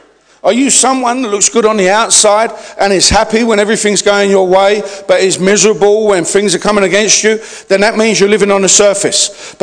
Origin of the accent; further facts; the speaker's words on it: London, United Kingdom; accent: Cockney; you can probably tell from my accent, I've got a Cockney accent, I speak in slang